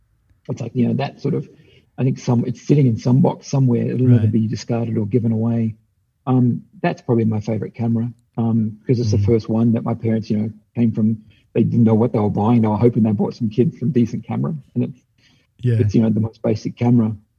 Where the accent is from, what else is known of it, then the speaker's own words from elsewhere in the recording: Australia; I'm like, oh, no, sorry. I'm a kid from Australia.